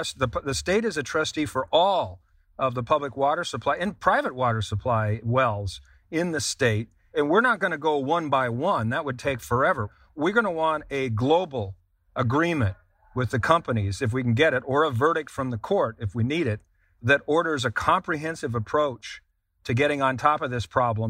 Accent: Vermont, United States; Vermont, my home state of Vermont, had this problem in an area of southern Vermont around Bennington, Vermont.

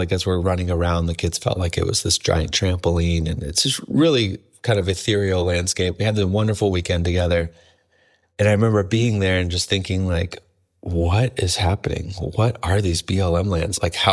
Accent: Michigan, United States; now in California, United States; I'm from Michigan, so I grew up in Michigan. I moved out to the West 21 years ago, and I immediately fell in love, you know, with the national parks.

